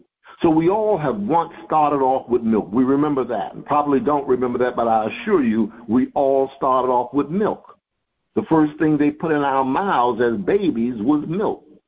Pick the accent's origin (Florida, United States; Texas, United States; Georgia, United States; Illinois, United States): Florida, United States; Miami; Now, I remember when I was a youngster growing up in Miami